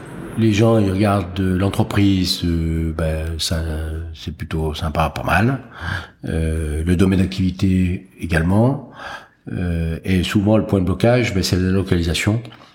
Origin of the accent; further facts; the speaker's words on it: Saint-Claude, Bourgogne-Franche-Comté, France; born there; Je suis né à Saint-Claude, effectivement. L'attachement au Jura, si vous voulez, bon, de toute façon, on est né là.